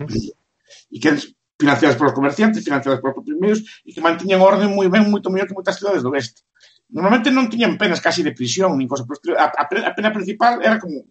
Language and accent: Galician; Galicia, Spain; Nos que somos galegos sabemos que hai 100 anos casi que non se conocen os reis de Galicia